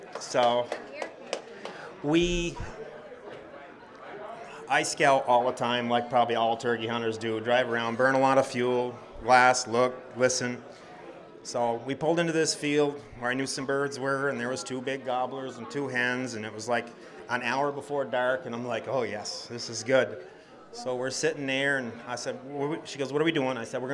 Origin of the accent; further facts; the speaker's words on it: Brandon, Vermont, United States; I'm from Brandon, Vermont.